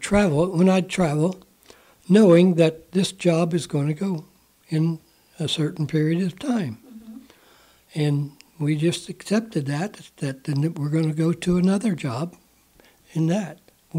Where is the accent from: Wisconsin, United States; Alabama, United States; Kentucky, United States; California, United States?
Kentucky, United States; born there; I'm born American. Born in Kentucky in 1943.